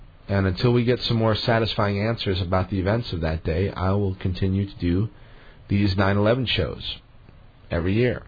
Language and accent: English; Chicago, Illinois, United States; also born or lived in Denver, Colorado; I grew up in the Chicago area and then lived most of my adult life in the Denver, Colorado area and then just moved here 4 or 5 years ago.